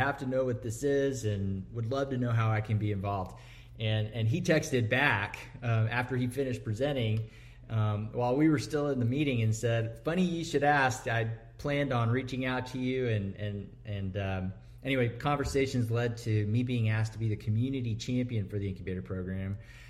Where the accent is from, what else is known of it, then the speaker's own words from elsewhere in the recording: Fredericksburg, Texas, United States; I grew up in Fredericksburg, and I've been a part of this community for a long time. Went to Fredericksburg High School, graduated in 87